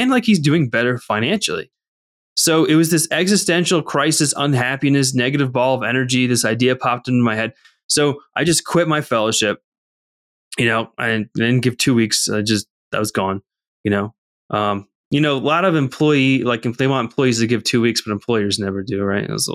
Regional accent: Connecticut, United States; So I interview out in Connecticut at a place, and because I'm from Connecticut.

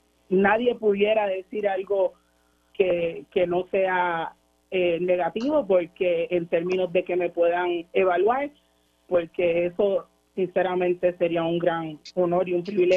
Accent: Gurabo, Puerto Rico; Mi pueblo de Gurabo me dio el respaldo

